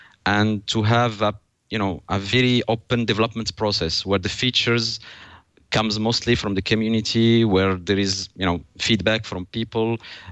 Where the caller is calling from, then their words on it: Paris, Île-de-France, France; Well, I'm speaking from Paris, in near, actually, not far from Roland Garros.